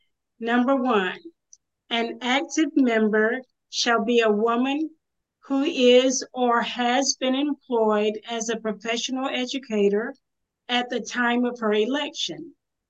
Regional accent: South Carolina, United States; from South Carolina.

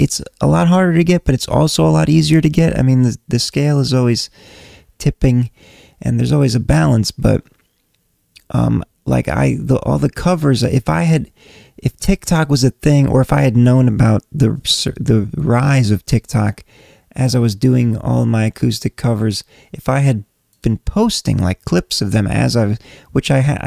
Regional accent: Connecticut, United States; I was doing that in my basement of my parents' house when I grew up in Connecticut

